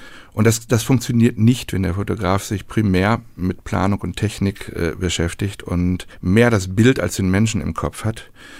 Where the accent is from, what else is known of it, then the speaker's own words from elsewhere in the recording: Gelsenkirchen, North Rhine-Westphalia, Germany; Und dann gab es 2019 eine Ausstellung in Gelsenkirchen, in meiner Heimatstadt.